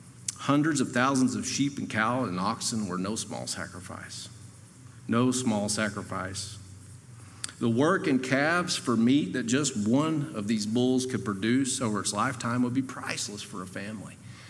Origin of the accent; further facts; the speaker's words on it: Gatlinburg, Tennessee, United States; Or at least I'm from Gatlinburg. We're mountain people. They got names for all kinds of stuff.